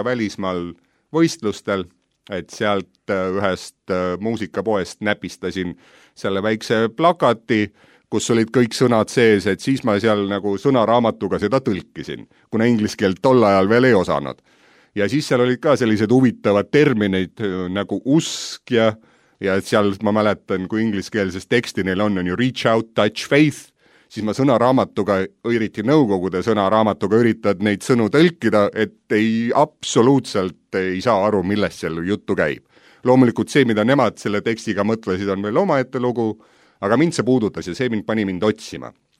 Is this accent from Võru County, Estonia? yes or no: no; Tallinn, Harju County, Estonia; olen pärit Tallinnast, sündinud mõned aastad tagasi, sügaval nõukogude ajal, et mu vanemad ei ole usklikud olnud